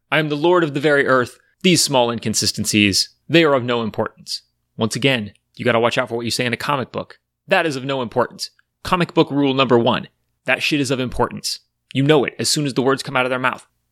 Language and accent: English; California, United States; I know, I'm from California, that shit's disorienting.